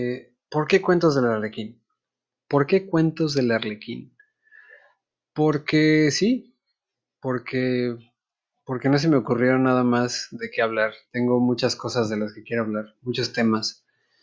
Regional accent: Mexico; born or raised there; first language English; Spanish is a second language

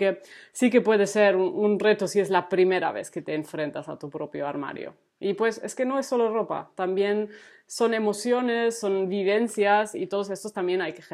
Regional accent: Germany; Spanish is a second language; como es un nombre medio raro, porque soy alemana

